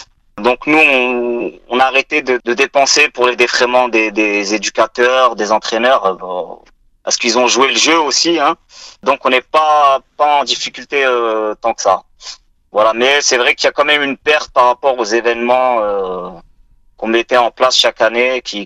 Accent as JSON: {"language": "French", "town": "Écuvilly", "region": "Hauts-de-France", "country": "France", "tie": "born or raised there", "said": "Alors moi, j'ai grandi à Écuvilly"}